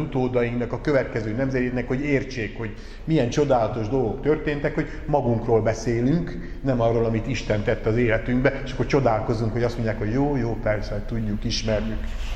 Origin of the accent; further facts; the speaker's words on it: Nekézseny, Borsod-Abaúj-Zemplén, Hungary; abba a kis faluba, ahol felnőttünk Nekézsenybe, ahol édesapám lelkipásztor volt